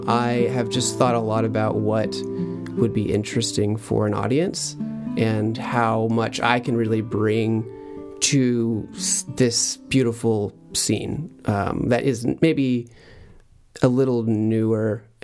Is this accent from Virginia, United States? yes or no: no; Austin, Texas, United States; this was a project of me missing my hometown of Austin